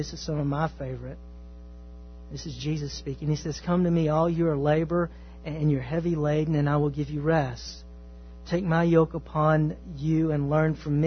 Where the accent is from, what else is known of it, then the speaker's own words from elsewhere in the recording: Texas, United States; Okay, I grew up in East Texas.